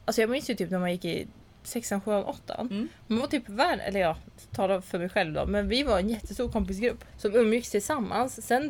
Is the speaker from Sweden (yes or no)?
yes; Sweden; vi är svenskar